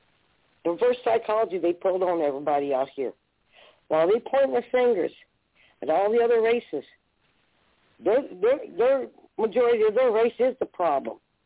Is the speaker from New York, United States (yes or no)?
no; Oklahoma, United States; like I said, I grew up in Oklahoma.